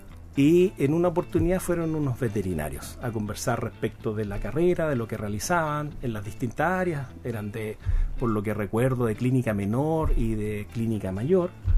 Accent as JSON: {"language": "Spanish", "town": "Santiago", "region": "Santiago Metropolitan Region", "country": "Chile", "tie": "born there", "said": "Así es, desde Santiago me vine, nací en Santiago."}